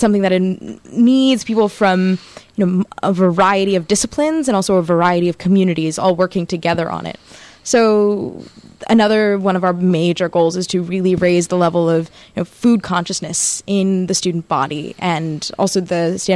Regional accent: Bengaluru, Karnataka, India; born there; I was born in Bangalore, India, and my folks live in Missouri right now.

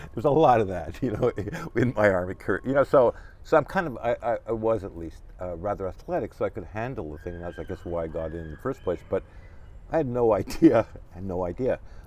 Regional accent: Canada; And I came from Canada, you know, I never handled a gun.

